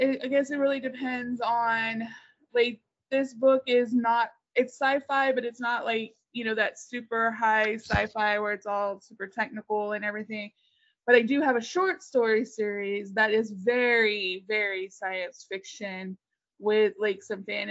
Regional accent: Kingsville, Texas, United States; but I'm originally from South Texas, from a small town called Kingsville.

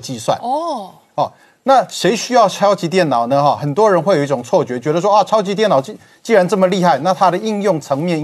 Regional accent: Taiwan; 所以对我们台湾人来说呢，这当然是无法忍受的

